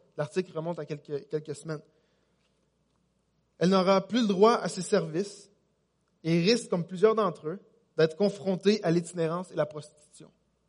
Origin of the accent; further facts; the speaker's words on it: Longueuil, Quebec, Canada; On parle ici à Gatineau, on parle de chez moi à Longueuil, on parle de partout dans notre province.